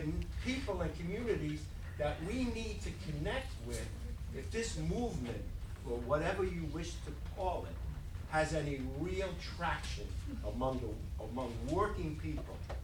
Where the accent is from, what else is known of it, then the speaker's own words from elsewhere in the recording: Staten Island, New York, United States; … and I come from Staten Island, you know that place, right?